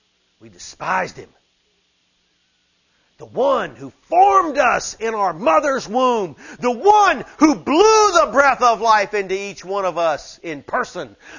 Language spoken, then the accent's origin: English; the South, United States; And we're like, oh no, I'm from the South, brother.